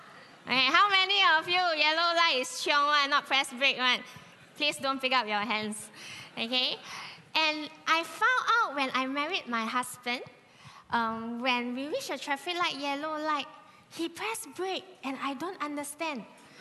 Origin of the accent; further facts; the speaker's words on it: Batu Pahat, Johor, Malaysia; I'm originally from Batu Pahat.